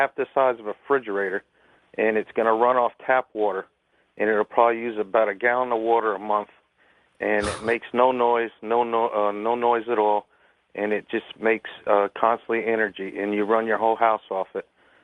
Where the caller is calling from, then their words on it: Georgia, United States; I'm calling from Georgia.